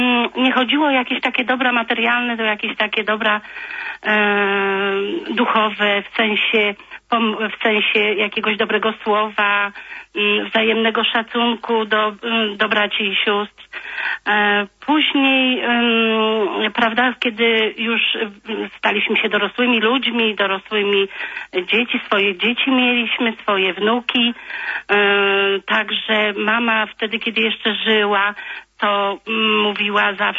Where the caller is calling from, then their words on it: Olsztyn, Warmian-Masurian Voivodeship, Poland; Kłania się … z Olsztyna.